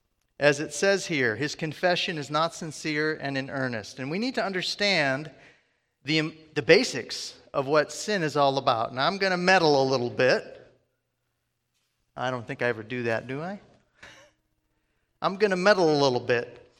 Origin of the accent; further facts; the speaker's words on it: Detroit, Michigan, United States; I was brought up in Detroit.